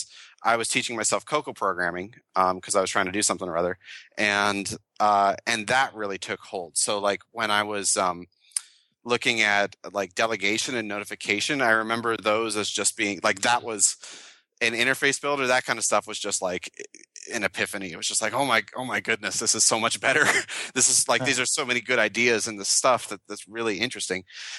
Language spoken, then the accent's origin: English; Binghamton, New York, United States; because I'm from upstate New York. I'm from Binghamton.